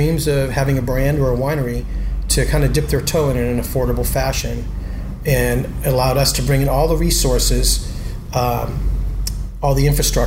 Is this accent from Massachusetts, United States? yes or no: yes; Boston, Massachusetts, United States; now in Lodi, United States; growing up in Boston, I love Lodi.